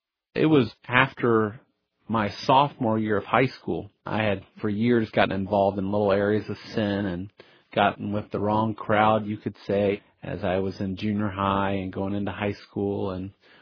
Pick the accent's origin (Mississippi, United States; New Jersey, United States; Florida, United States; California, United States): Florida, United States; Miami; I grew up in Miami, Florida, and every Sunday, my mom and dad were very faithful to pack my siblings and myself up in the car and take us to church